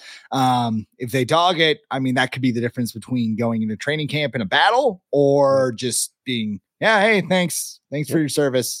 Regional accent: Charlotte, North Carolina, United States; I'm from Charlotte, man.

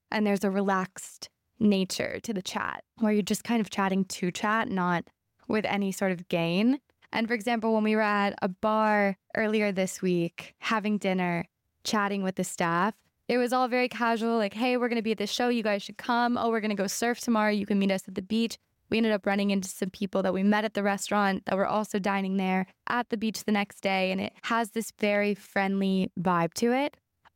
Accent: United States; As an American, I feel like we're told that we're so smiley and so friendly

